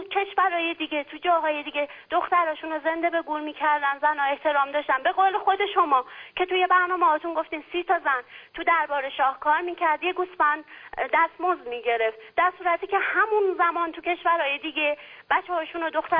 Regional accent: Iran; بالاخره ما ایرانی هستیم.

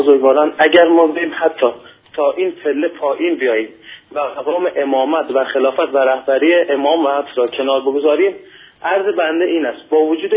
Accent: Ardabil, Ardabil Province, Iran; بنده خودم اردبیلی هستم و بیشتر اردبیل از فامیلای بنده هستم.

